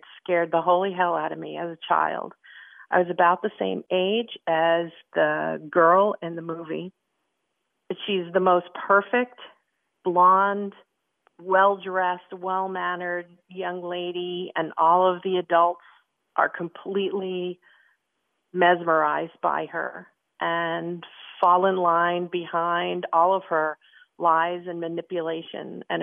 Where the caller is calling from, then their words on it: Apex, North Carolina, United States; I'm calling from Apex, North Carolina, and the movie I picked is The Bad Seed.